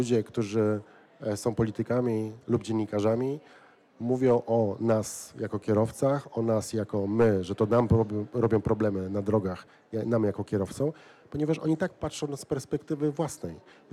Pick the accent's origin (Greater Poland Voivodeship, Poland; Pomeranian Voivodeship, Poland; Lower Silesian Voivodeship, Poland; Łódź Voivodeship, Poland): Łódź Voivodeship, Poland; Łódź; ja jestem z Łodzi, miasta troszkę mniejszego i bardziej kompaktowego